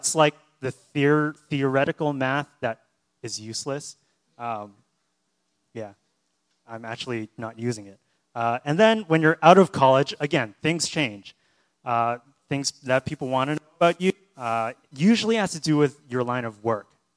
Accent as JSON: {"language": "English", "town": "Boston", "region": "Massachusetts", "country": "United States", "said": "So I'm from Boston, and there's a lot more non-interesting stuff that I guess I also included"}